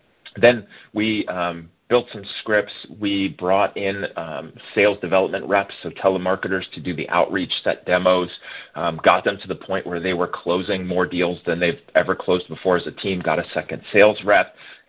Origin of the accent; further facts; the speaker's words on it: California, United States; I live in California, about an hour north of San Francisco. I grew up in the Bay Area. I'm pretty much a West Coast guy.